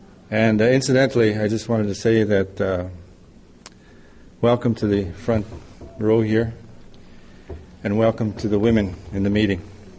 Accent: Manitoba, Canada; now in Edmonton, Canada; And I'm originally from Manitoba, but I'm here and very proud to be with my friends from Edmonton.

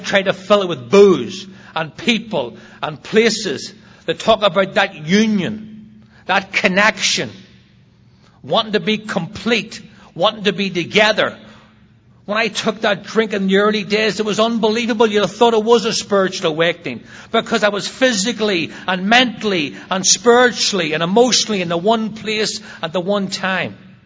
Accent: Northern Ireland, United Kingdom; I was growing up in Northern Ireland. It was the height of the troubles over there, the war that was going on.

